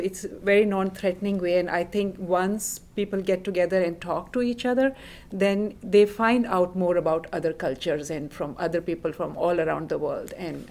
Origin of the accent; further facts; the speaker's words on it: Pakistan; You know, I'm originally from Pakistan.